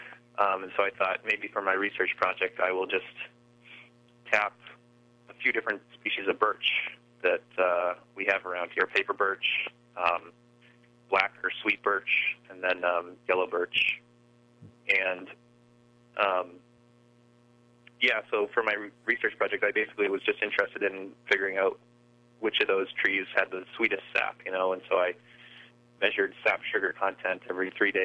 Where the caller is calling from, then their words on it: Lee, New Hampshire, United States; I'm calling from my house in Lee, New Hampshire.